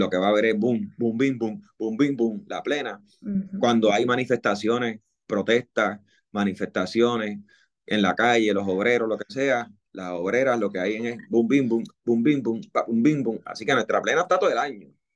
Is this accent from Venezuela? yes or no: no; Puerto Rico; que todavía en Puerto Rico bregamos con que sepa el boricua común